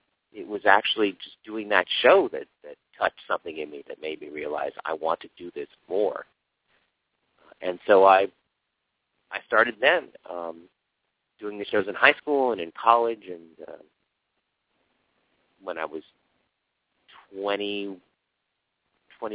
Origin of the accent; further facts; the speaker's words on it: Hollywood, California, United States; kind of growing up around Hollywood